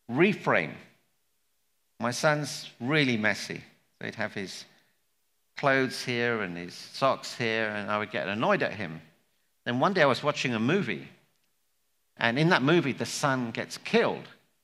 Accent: India; So I'm Indian, so with our kids, we want them to get very, very high grades, like 100 out of 100.

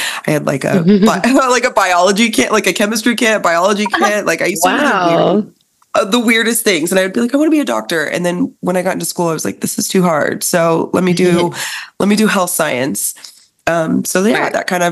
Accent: Warrensburg, Missouri, United States; also born or lived in South America / San Diego, United States; I'm from the Midwest. I grew up in Missouri. I grew up in a small town in Missouri called Warrensburg, Missouri originally. I was like born in South America. I lived in San Diego as a child.

